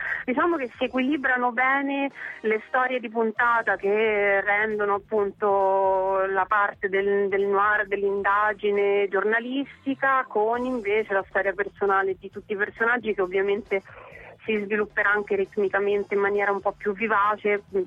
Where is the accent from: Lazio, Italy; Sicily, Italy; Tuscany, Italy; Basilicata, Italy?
Tuscany, Italy; Siena; Io sono del Nicchio, ho cominciato a Siena, è nata